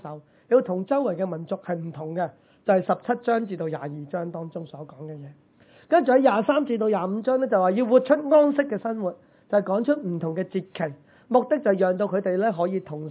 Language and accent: Cantonese; China; 就好似我哋中国人话斋呢大扫除